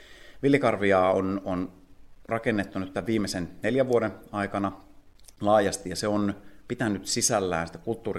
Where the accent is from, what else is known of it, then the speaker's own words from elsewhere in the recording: Laihia, Ostrobothnia, Finland; also born or lived in Nurmo; now in Ulvila, Finland; Ulvilassa ja olen ollut satakuntalainen jo vajaa parikymmentä vuotta. Lähtöisin olen Pohjanmaalta, Nurmossa syntynyt ja Laihialla on koulut käynyt.